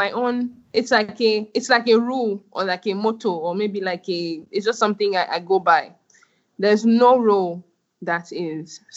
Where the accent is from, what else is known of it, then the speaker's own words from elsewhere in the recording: Lagos, Nigeria; I'm not South African. I'm Nigerian. I'm Lagosian. I'm a Yoruba girl.